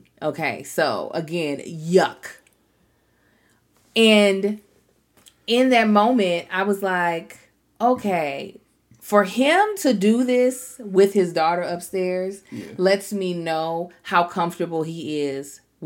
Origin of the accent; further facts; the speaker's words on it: Baltimore, Maryland, United States; "Oh, I'm from Baltimore. We love crabs. I'm allergic to crabs now."